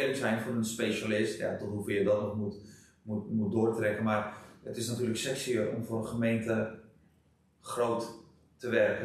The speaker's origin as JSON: {"language": "Dutch", "country": "Netherlands"}